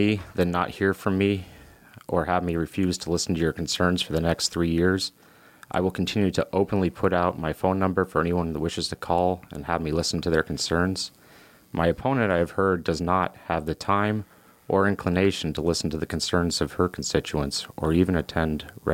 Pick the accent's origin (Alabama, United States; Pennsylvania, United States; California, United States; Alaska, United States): Alaska, United States; Palmer; I was born here in Palmer and graduated from Colony High School.